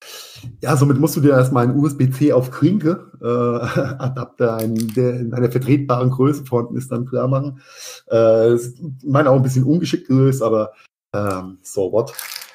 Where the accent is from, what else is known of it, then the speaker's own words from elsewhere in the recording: Mainz, Rhineland-Palatinate, Germany; in meiner Heimatstadt Mainz